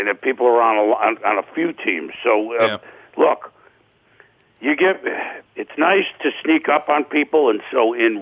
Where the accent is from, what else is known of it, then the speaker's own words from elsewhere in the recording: New England, United States; You know, I grew up in New England.